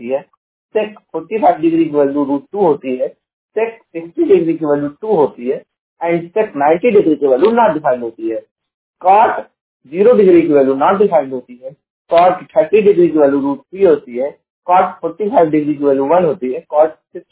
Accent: Jaunpur, Uttar Pradesh, India; मैं उत्तर प्रदेश के जौनपुर जिले का निवासी हूँ।

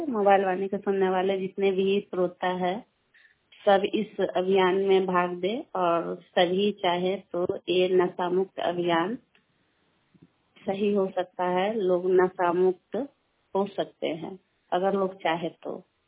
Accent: Purnia, Bihar, India; पूर्णिया के रहने वाली हूँ।

